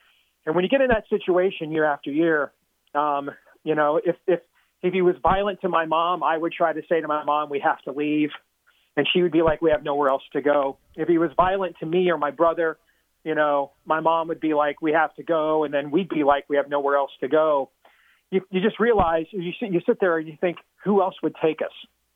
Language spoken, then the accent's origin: English; Iowa, United States; 4 million, Jenna, that's more people that live in my home state of Iowa, okay?